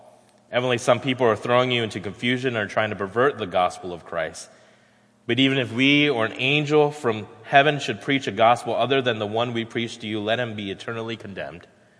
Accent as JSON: {"language": "English", "region": "Florida", "country": "United States", "tie": "born or raised there", "also_born_or_lived": "South Korea", "said": "So, yeah, like he shared, I grew up in Florida. My wife grew up there as well, attended school there. My children will go to that university as well. But also, I was originally born in South Korea, so I am a southerner by every sense of that word"}